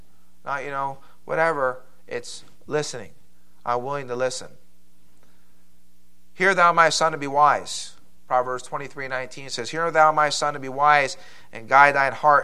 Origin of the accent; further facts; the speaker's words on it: Philadelphia, Pennsylvania, United States; I'm from the East Coast. We're loud, kind of obnoxious. I'm sorry. Don't hold it against me. Amen? For being from Philadelphia.